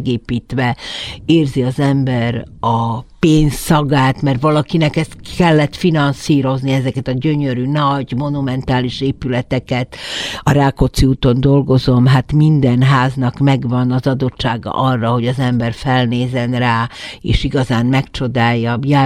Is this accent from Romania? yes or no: no; Banská Bystrica, Banská Bystrica Region, Slovakia; now in Hungary; Persze, hogy Besztercebánya, ahol felnőttem, az nincs messze